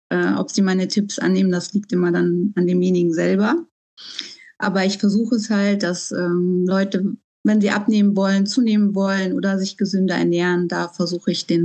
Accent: Düsseldorf, North Rhine-Westphalia, Germany; born there; now in Hahn, Germany; ich bin 45, ich komme, wie gesagt, aus Hahn, bin gebürtig aus Düsseldorf. Ich lebe hier mit meinem Mann und meinen zwei Kindern.

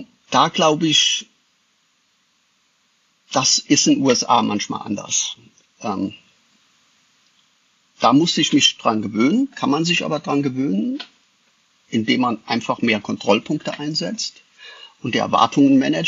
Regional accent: North Rhine-Westphalia, Germany; Ich komme aus dem Rheinland. Rheinländer sind meistens sehr offen, gehen freudig auf Menschen zu, versuchen zu netzwerken.

